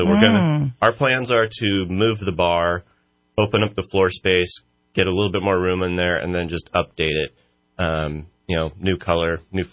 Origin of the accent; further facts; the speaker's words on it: Cottonwood, California, United States; I actually grew up in Cottonwood and went to Shasta College and then Chico State.